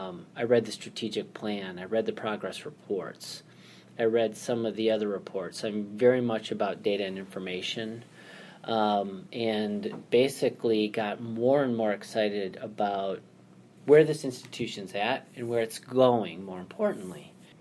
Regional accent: Colorado, United States; I came from Colorado, so when I use terms like cool and funky and eclectic, when you live in mountain communities

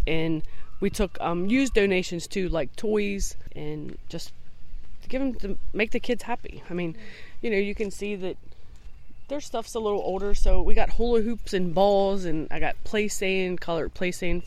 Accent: West Virginia, United States; I'm from Jerristown, West Virginia, and my major is nursing.

